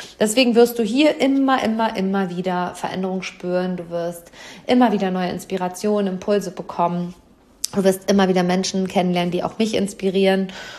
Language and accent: German; Hamm, North Rhine-Westphalia, Germany; also in meiner Heimatstadt, im Seminarraum über den Dächern von Hamm.